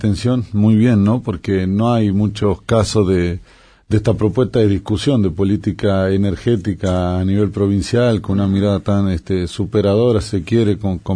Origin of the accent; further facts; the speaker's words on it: Tucumán, Argentina; la realidad es que yo soy tucumano, digo, también siento a veces eso de que los recursos